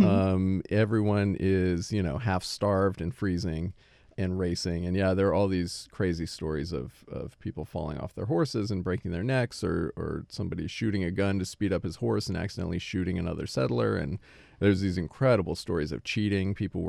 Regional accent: Oregon, United States; I grew up in Oregon, and I remember that feeling growing up that I was far away from the places where things really mattered in the culture.

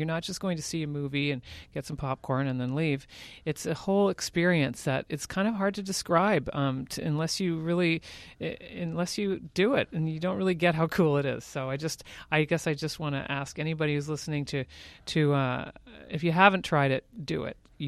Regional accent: Toronto, Ontario, Canada; I mean, I'm from Toronto.

